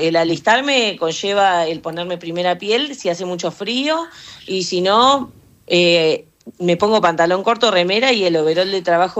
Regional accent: Buenos Aires, Argentina; born there; Bueno, nací ahí, pero me crié en diferentes lugares, como en Mar del Plata, en Punta Indio, que es un pueblo cerca de... Punta Indio es la base, el pueblo se llama Verónica, que está cerca de La Plata.

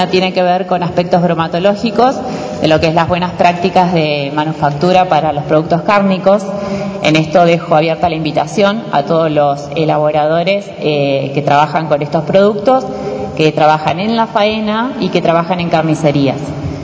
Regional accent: Argentina; algo que nos distingue como argentinos

